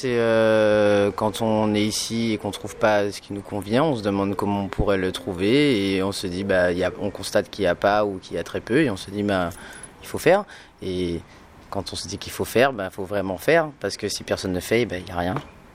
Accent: Fort-de-France, Martinique, France; Non, je suis née ici, j'ai grandi ici

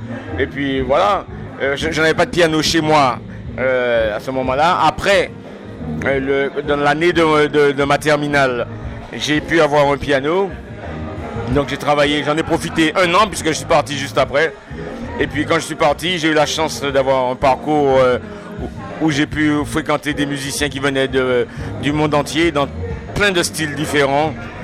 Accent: Sainte-Thérèse, Martinique

